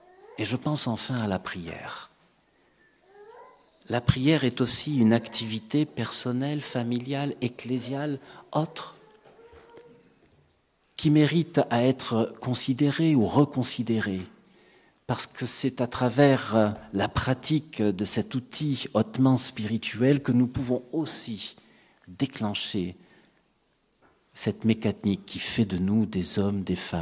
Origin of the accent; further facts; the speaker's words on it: Agde, Occitanie, France; On dit ça chez moi à Agde et je crois qu'on le dit en France un peu partout.